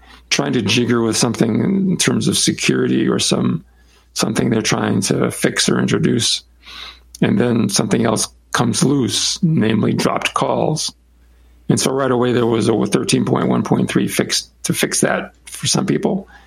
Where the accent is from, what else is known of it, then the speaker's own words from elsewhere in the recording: Iowa, United States; born there; I only work in space. I was born in Iowa.